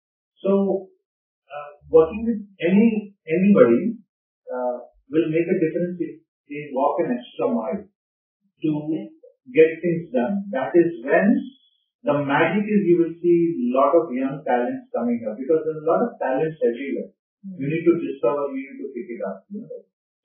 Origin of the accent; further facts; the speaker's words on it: Dalvi Agra, Chhattisgarh, India; I'm from Chhattisgarh, a very small place called Dalvi Agra, which is an iron ore mountain, civilized town.